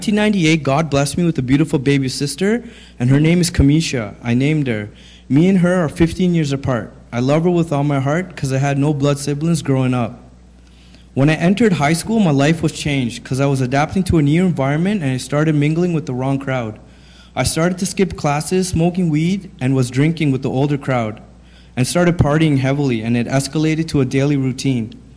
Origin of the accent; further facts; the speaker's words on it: Canada; also born or lived in Sri Lanka; I'm 31 years old. I was born in Sri Lanka, and for a better life, my family immigrated to Canada in 1984. I grew up in a Christian home